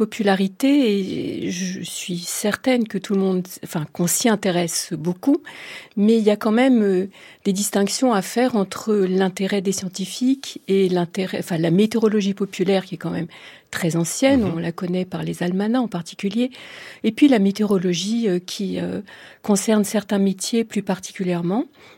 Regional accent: France; en tant que Française

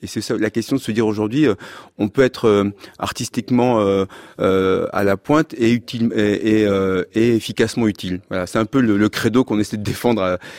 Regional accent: Normandy, France; c'était mes années normandes, parce que je suis originaire de Normandie. Un vrai métèque de Normandie, finalement.

